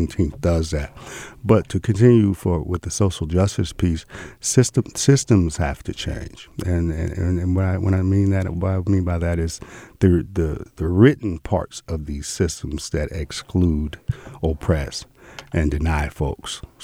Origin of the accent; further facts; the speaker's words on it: Anchorage, Alaska, United States; also born or lived in Virginia; I was born in Virginia, but raised in Anchorage, Alaska.